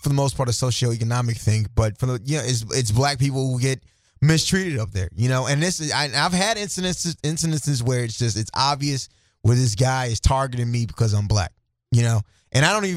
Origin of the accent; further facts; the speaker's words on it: St. Louis, Missouri, United States; I'm from the city. I grew up in the city.